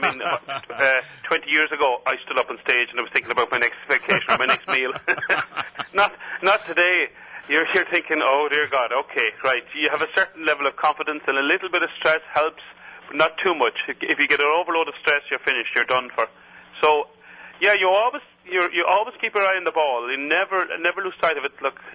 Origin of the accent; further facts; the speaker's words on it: Ireland; growing up in Ireland, I would compete in competitions.